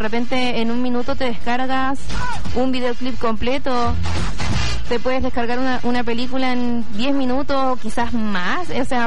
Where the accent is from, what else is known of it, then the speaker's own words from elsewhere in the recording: Puerto Montt, Los Lagos, Chile; Yo soy de Puerto Montt y el internet se me cae 3 veces al día.